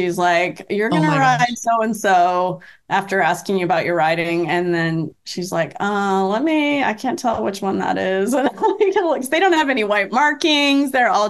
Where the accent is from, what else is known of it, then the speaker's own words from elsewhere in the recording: Germany; we are from Germany and we just don't laugh.